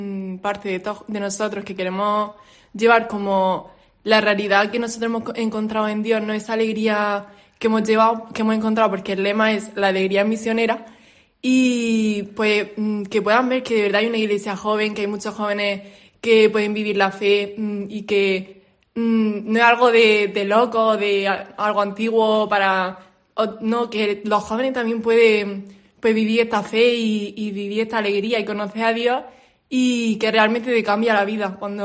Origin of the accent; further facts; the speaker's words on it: Murcia, Region of Murcia, Spain; soy de Murcia y estoy aquí estudiando educación primaria. Soy del Camino Neocatecumenal